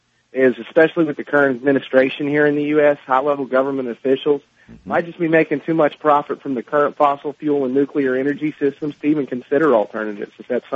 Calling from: Charleston, West Virginia, United States; I'm calling from Charleston, West Virginia.

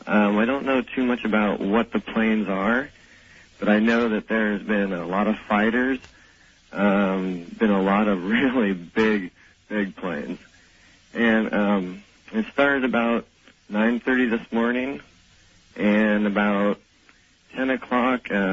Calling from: Whidbey Island, Washington, United States; I'm calling from Whidbey Island. I live right on the flight plan of the Air Force base here, the Navy base.

